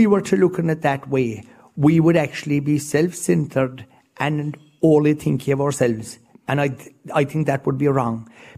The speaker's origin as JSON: {"language": "English", "region": "Munster", "country": "Ireland", "said": "So, yes, I'm coming from Kerry. This is the heart of my base."}